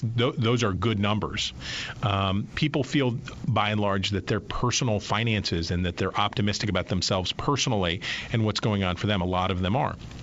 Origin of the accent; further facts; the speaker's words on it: West Virginia, United States; I mean, I'm from West Virginia, but I do not know the Hawkinses.